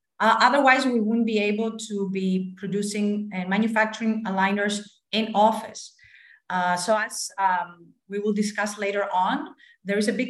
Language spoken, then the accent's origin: English; Katerini, Central Macedonia, Greece; English is a second language; moved away as an adult; now in United States; So I was born and raised in Greece. My hometown, Katerinis, the small star here, close to Mount Olympus.